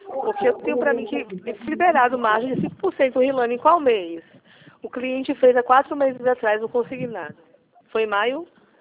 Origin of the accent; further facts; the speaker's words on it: Pernambuco, Brazil; accent: Pernambuco; Eu também estou aqui em Pernambuco, é o sotaque, né, que o pessoal estranha muito.